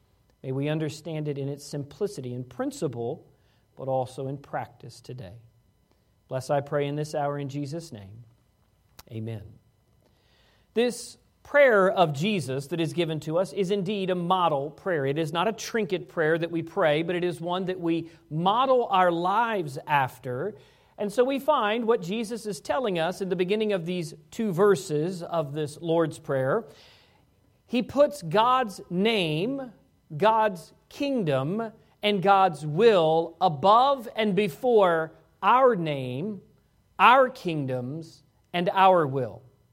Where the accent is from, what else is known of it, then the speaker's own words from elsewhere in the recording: Virginia, United States; Friends of mine from back where I grew up in Virginia.